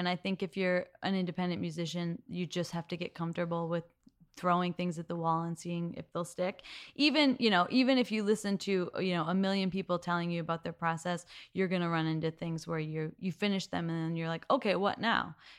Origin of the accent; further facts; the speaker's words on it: Seattle, Washington, United States; We're all from Seattle, so I don't know.